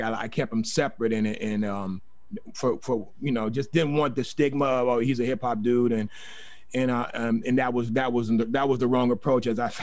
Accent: Oakland, California, United States; I'm from Oakland, born and raised.

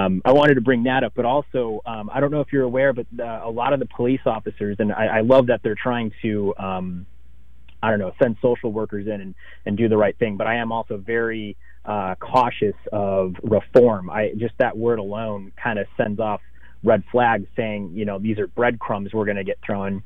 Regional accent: Arizona, United States; I grew up in Arizona. I am Latino, of Latino descent, Mexican, Native American heritage.

